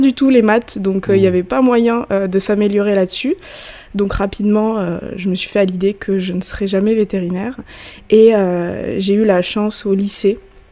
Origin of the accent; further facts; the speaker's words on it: Nouméa, New Caledonia; born there; Je suis née à Nouméa en 1996, de deux parents, bien entendu. Mon père est métis kanak, antillais, et ma mère est arrivée dans les années 1980 de métropole